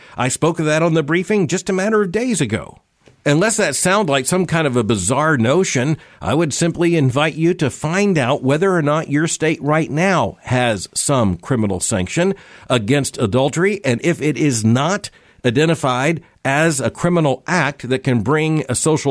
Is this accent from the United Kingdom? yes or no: no; Florida, United States; I grew up in Florida. I grew up as a boy fascinated with sharks.